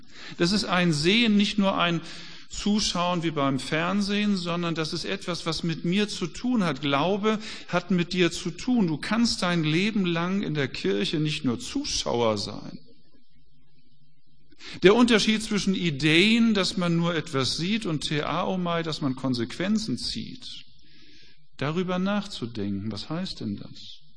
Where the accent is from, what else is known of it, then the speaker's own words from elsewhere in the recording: Hamburg, Germany; Bei uns zu Hause in Hamburg, bei meinem Vater, wenn es darum ging, den Weihnachtsbaum zu schmücken